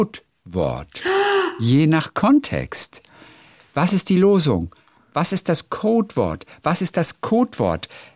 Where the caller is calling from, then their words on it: Dresden, Saxony, Germany; Ich komme aus Dresden und höre schon seit Monaten begeistert.